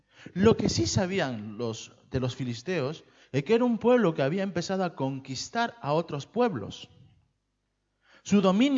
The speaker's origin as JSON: {"language": "Spanish", "country": "Peru", "said": "Nuestro país, los que somos de Perú, sabemos que no tenemos gobierno"}